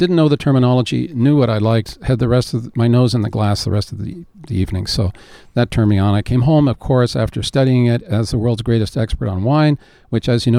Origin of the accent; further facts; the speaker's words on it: Montreal, Quebec, Canada; I grew up in Montreal.